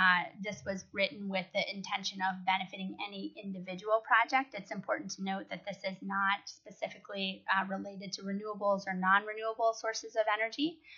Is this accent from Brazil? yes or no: no; Fairbanks, Alaska, United States; I'm from Fairbanks, Alaska.